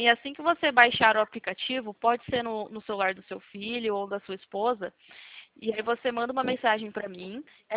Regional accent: Campinas, São Paulo, Brazil; Sou daqui de Campinas.

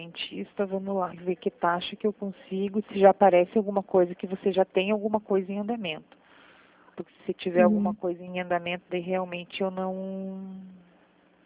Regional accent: Curitiba, Paraná, Brazil; Eu sou de Curitiba também

